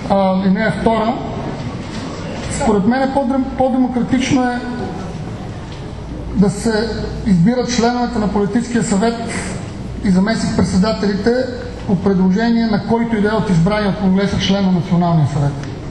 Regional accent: Sofia, Sofia City, Bulgaria; Излишно аз не приемам, макар че съм от София

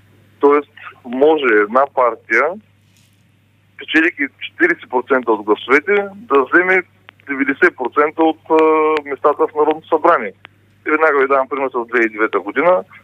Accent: Burgas, Burgas Province, Bulgaria; Аз съм от Бургас и по Българското Черноморие, в малките, но богати общини, този момент вече сме го виждали.

